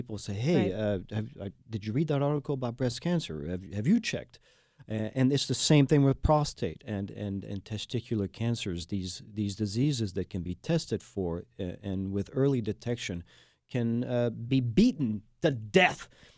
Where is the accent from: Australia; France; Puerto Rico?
France; now in Houston, United States; I am the Texan from France, and this has been Houston, PA.